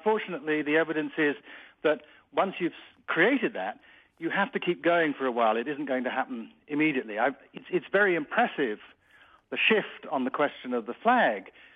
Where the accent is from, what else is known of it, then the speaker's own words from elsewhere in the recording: United States; I'm an American, so I'm stuck with us.